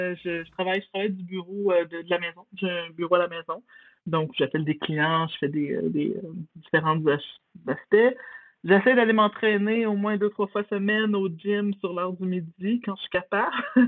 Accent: Quebec, Canada; dû réintégrer au Québec là, il y a 2 ans. Donc, on est encore dans des processus d'immigration, je dirais. Même si moi, je suis québécoise, eux ne l'étaient pas.

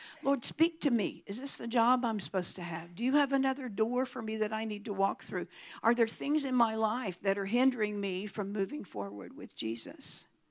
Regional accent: Missouri, United States; Now, I'm from the Show Me State, right?

